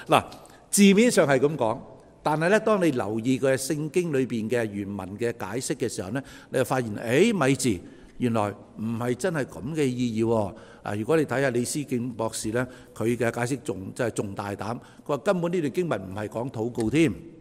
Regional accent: Hong Kong; 好似我哋香港人嚟嘅咧，都知道咩叫太平绅士啦

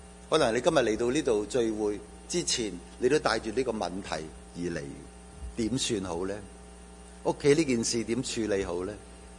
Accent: China; 所以我中国人有一句说话成日讲，叫做聪明反被聪明误

